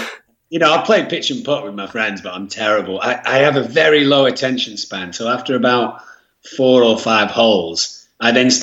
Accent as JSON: {"language": "English", "country": "Germany", "tie": "born or raised there", "said": "So I was brought up as a Mancunian in a Mancunian household with two Mancunian parents. But in Germany, you know, I was brought up with currywurst and, you know, German ice cream"}